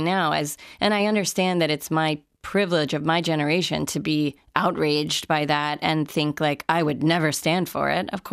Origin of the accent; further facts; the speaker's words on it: United States; I'm very familiar and comfortable with the culture, but ultimately I am American.